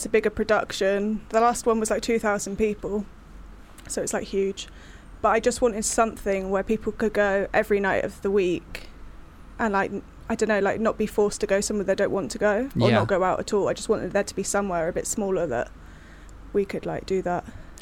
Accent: South West England, United Kingdom; born there; also born or lived in London, United Kingdom; Well, I was born in Cornwall in a little fishing village, so I was obviously the only gay in the village.

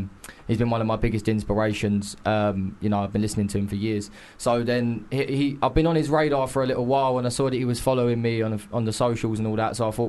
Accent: East of England, United Kingdom; I come from Essex. Obviously, I've got family in London as well, so we sound quite similar, obviously. I'm white.

